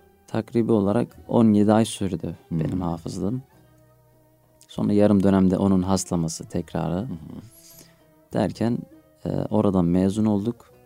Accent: Gerger, Adıyaman, Turkey; also born or lived in Istanbul; Adıyaman Geryerliyim. 25 yaşındayım. İlkokulumuzu Fatih Balat'ta Tarık Us İlköğretim Okulu'nda tamamladık. Akabinde Bağcılar'a taşınmadan dolayı Bağcılar'da ortaokulu

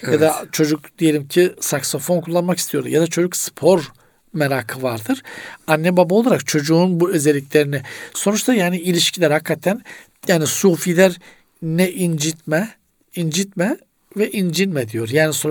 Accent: Black Sea Region, Turkey; bizim Karadeniz'de darlanmak denir

